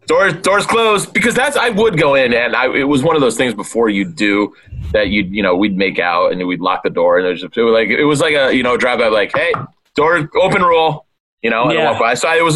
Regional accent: Morristown, New Jersey, United States; I'm, in my hometown now, hanging with my mom this week, and we went for a walk in downtown Morristown, New Jersey yesterday

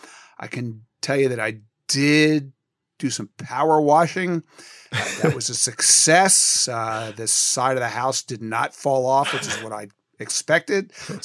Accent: Philadelphia, Pennsylvania, United States; Also gave to Phil Abundance, which supports food banks in my hometown of Philadelphia.

